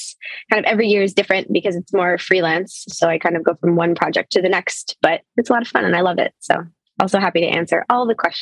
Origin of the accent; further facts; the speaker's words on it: United States; I am American Italian.